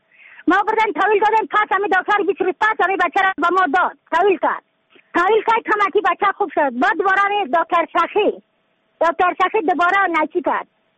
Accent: Badakhshan, Afghanistan

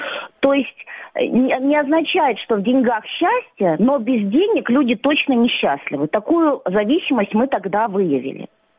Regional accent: Sukhumi, Abkhazia, Georgia

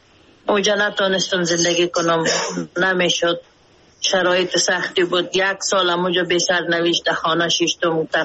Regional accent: Mazar-i-Sharif, Balkh, Afghanistan; moved away as an adult; now in Pakistan; من برآمدم از مزار شریف

